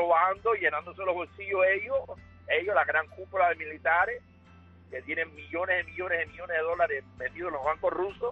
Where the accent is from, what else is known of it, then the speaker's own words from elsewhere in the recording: Cuba; quiero decirle a mi pueblo que toda esta situación que tiene Cuba es prefabricada.